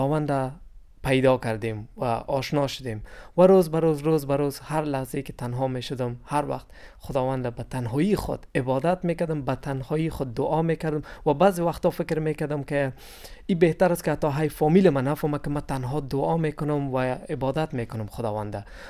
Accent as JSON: {"language": "Persian", "country": "Afghanistan", "said": "ما از افغانستان هستم."}